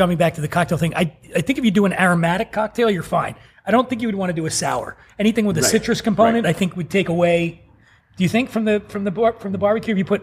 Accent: Philadelphia, Pennsylvania, United States; I grew up poor in Philly.

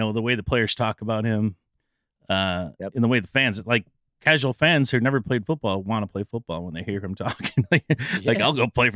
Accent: Chicago, Illinois, United States; I grew up in Chicago, so I know.

